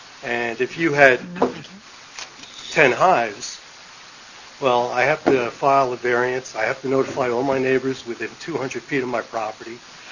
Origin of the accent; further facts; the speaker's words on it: East Elmore Township, New Jersey, United States; I'm from East Elmore Township, 138 Haynes Road.